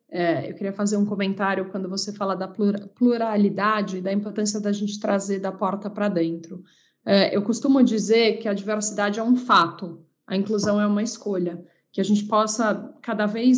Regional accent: Araraquara, São Paulo, Brazil; now in São Paulo, Brazil; eu tenho hoje 41 anos, sou casada, tenho duas filhas, sou do interior de São Paulo, sou de Araraquara. Mudei para São Paulo em 99 para fazer faculdade

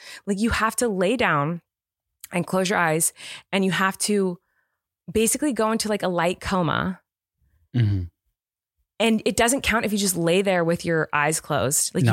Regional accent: California, United States; So, anyway, because I'm from California.

